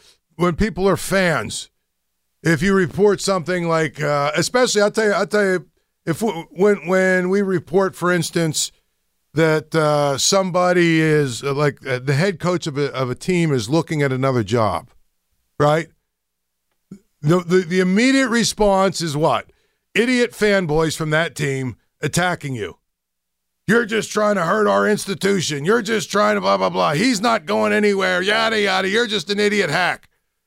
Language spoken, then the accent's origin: English; Pittsburgh, Pennsylvania, United States; And because I'm from Pittsburgh, I'm the new guy